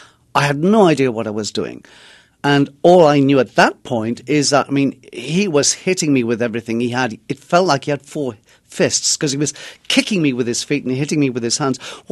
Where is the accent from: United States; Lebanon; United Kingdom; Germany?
United Kingdom; England; I mean, I'm from England. We don't have the death penalty there.